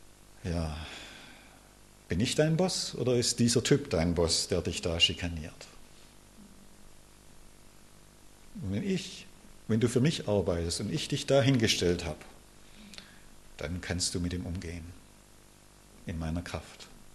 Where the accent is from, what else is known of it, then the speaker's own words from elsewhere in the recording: Baden-Württemberg, Germany; ich bin ja Schwabe